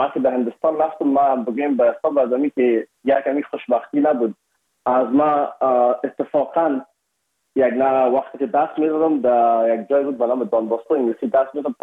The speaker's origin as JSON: {"language": "Persian", "country": "Afghanistan", "said": "ما از افغانستان هستیم یکمک لهجه و فرق داشت"}